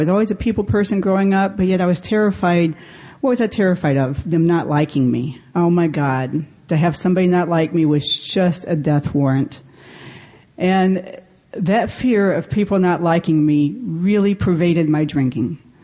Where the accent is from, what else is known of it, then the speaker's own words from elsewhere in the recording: Atlanta, Georgia, United States; born there; also born or lived in New York City / Davenport, Iowa; I'm from New York City. Yeah! But I got sober in Davenport, Iowa. Yeah. And I was born right here in Atlanta, Georgia. So I'm back home again.